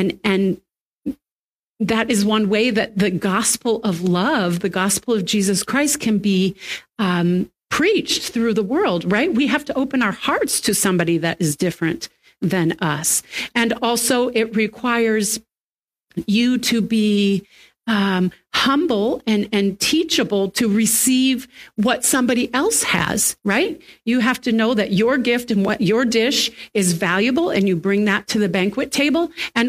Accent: United States; there was a man that was very upset that I was there because I was from the United States.

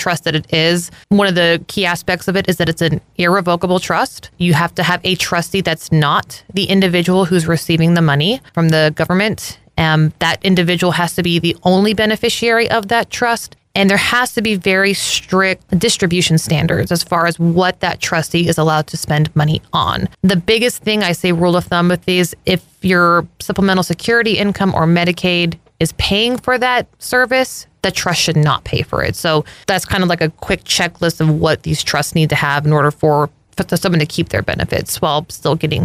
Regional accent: San Antonio, Texas, United States; So I've been doing this now for 10 years, born and raised in San Antonio.

